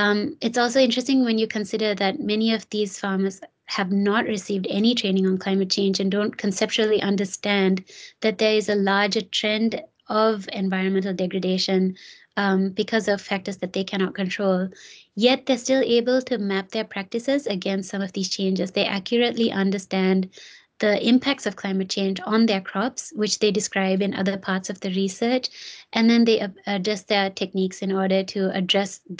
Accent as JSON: {"language": "English", "town": "Jaffna", "region": "Northern Province", "country": "Sri Lanka", "tie": "born or raised there", "said": "I myself will probably exist in a world that is completely different from what I saw growing up in Jaffna"}